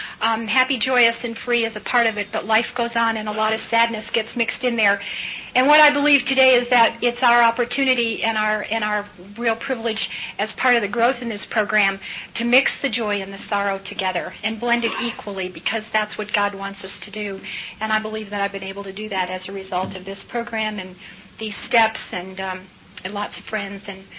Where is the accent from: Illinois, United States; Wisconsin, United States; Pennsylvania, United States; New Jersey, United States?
Illinois, United States; Chicago; born there; I was born in Chicago, Illinois